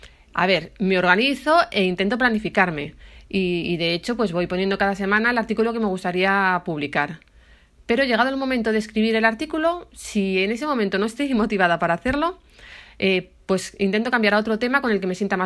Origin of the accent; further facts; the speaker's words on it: Madrid, Community of Madrid, Spain; Porque yo soy de Madrid, no sé si lo sabéis. No resido en Nueva York.